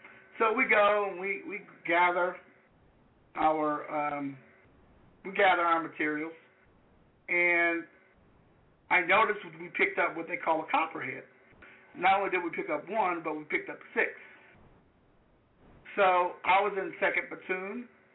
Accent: Louisiana, United States; Let me tell you, I've never been so hot in my life, and I'm from Louisiana.

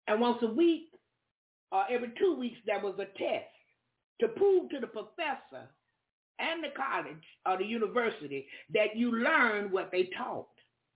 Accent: Jacksonville, Florida, United States; Yeah, I was from Jacksonville, Florida, had just come out of Birmingham, Alabama.

